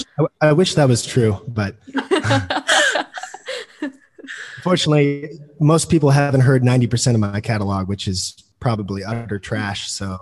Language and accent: English; Portland, Oregon, United States; So I'm from Portland, but about 3 months ago, I moved down here just to kind of join the hustle and try to make some new connections